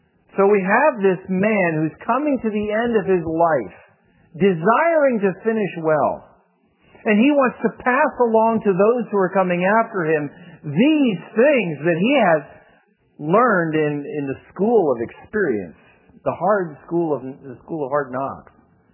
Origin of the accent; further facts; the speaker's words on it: Scotland, United Kingdom; one of the things that bothers me as a Scotsman, I end up buying something